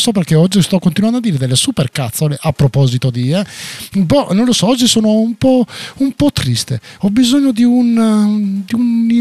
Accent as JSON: {"language": "Italian", "town": "Riva del Garda", "region": "Trentino-Alto Adige", "country": "Italy", "said": "io sono di Riva del Garda, quindi per me lui è Terrone"}